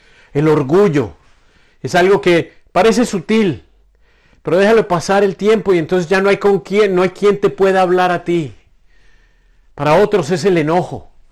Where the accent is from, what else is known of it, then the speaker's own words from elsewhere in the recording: Bogotá, Colombia; born there; mis primos, los provincianos, llaman a los bogotanos, que es de donde yo nací, cachacos.